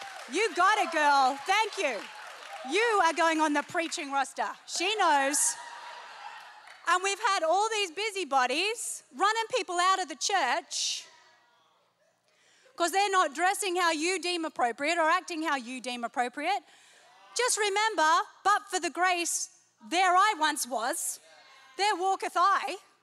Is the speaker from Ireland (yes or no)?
no; Australia; now in United States; When I first moved to America, being that I'm Australian for the next two or so weeks